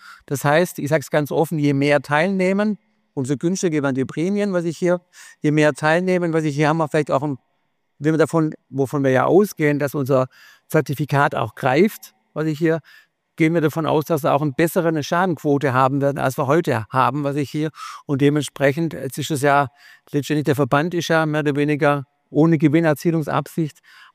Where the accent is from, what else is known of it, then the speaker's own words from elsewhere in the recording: Baden-Württemberg, Germany; jetzt bin ich Schwabe, weiß ich, sehr konservativ